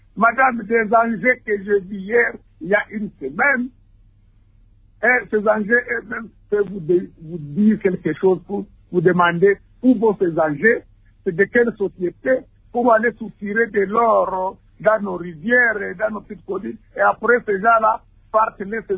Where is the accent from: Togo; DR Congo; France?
DR Congo; Walungu, South Kivu; vous quittez Bukavu, vous voulez aller à Mwenga, je suis de Walungu, à 10 kilomètres